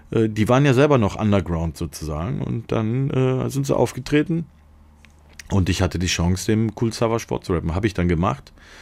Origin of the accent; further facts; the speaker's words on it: North Rhine-Westphalia, Germany; wir sind ja aus Nordrhein-Westfalen gewesen.